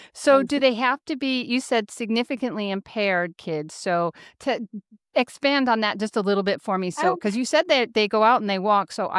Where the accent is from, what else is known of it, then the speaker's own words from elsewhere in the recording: Grand Island, Nebraska, United States; I grew up in Grand Island, Nebraska. I wasn't a member of FFA, but I had friends that were.